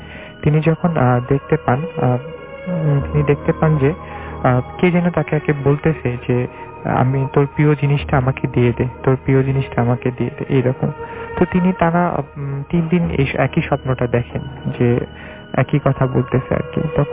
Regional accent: Bogura, Rajshahi Division, Bangladesh; বগুড়াই বড় হয়েছি। জন্মসূত্রে আমরা বগুড়ার বাসিন্দা, বগুড়াই ছোটবেলা থেকে বড় হয়েছি।

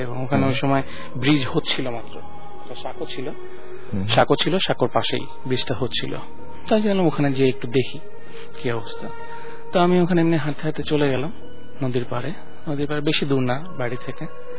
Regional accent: Daudkandi, Chittagong Division, Bangladesh; এই ঘটনাটা আমার ছোটবেলার ঘটনা, সেটা আমার গ্রামের বাড়িতে হয়েছে, কুমিল্লার দাউদকান্দি। আমাদের গ্রামের বাড়িটার নাম হলো চ্যাঙ্গাকান্দি।

